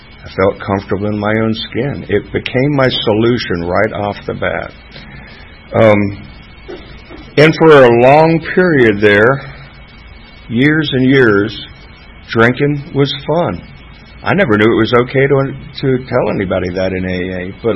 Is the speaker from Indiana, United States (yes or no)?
no; Florida, United States; I came up here from South Florida